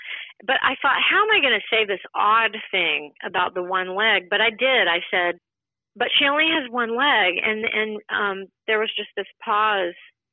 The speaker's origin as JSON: {"language": "English", "country": "United States", "said": "I'm talking specifically when I say this about my experience as an American"}